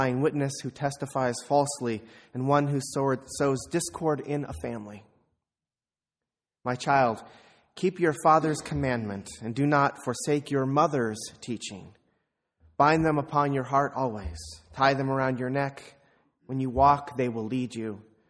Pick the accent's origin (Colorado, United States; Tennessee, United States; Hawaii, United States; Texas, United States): Texas, United States; San Antonio; Like the mission churches in my hometown of San Antonio, the St. Teresa Shrine was home to an active congregation.